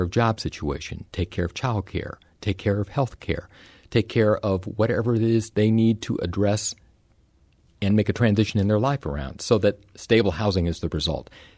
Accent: Oakland, California, United States; now in St. Louis, United States; The difference between where I grew up in Oakland, California, and St. Louis is like night and day

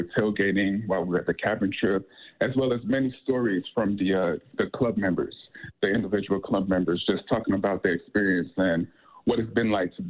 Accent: Florida, United States; now in Utah, United States; So one, Utah is home, right? I grew up in Florida, and Demita, she's from Detroit, Michigan.

